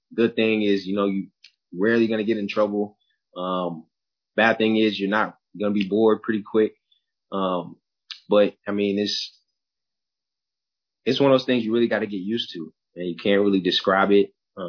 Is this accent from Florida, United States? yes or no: yes; Pensacola, Florida, United States; born there; also born or lived in Mississippi / Georgia / North Carolina; Yeah, so I was born in Pensacola, Florida. My father was in the military. My mother works for the military. So around about 7, 8, I would say, we started moving a lot. Moved to Mississippi, Georgia, North Carolina.